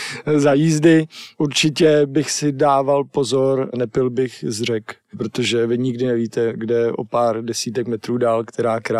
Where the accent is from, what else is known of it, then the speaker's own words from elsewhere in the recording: Prague, Czechia; accent: Prague; Jsem Čech, takže řeknu v Česku, jelikož jsem žil dlouho v Praze a mám jakoby jazyk pražský